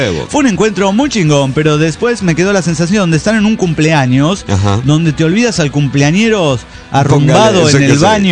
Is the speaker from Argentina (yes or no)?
yes; Chichinales, Río Negro, Argentina; de Chichinales.